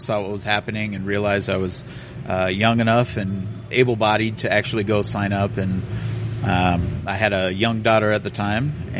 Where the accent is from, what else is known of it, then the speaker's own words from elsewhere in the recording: El Segundo, California, United States; also born or lived in Phoenix / Long Beach; I was born in Phoenix. My family moved right away to California. I lived in El Segundo and Long Beach.